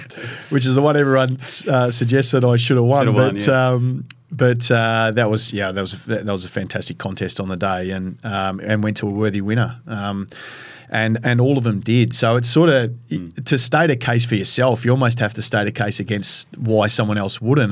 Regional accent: Queensland, Australia; For me, growing up in Queensland, you're ridiculed as an AFL player.

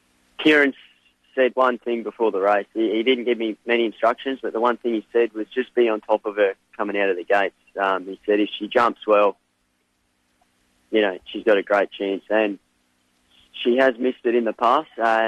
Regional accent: Alice Springs, Northern Territory, Australia; now in Melbourne, Australia; I come from Alice Springs, and obviously a big move to Melbourne

